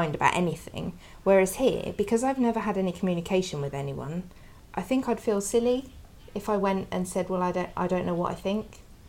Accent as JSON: {"language": "English", "country": "United Kingdom", "said": "How can something that's that core to our culture, our identity, everything to me as part of being British, how can it be dying?"}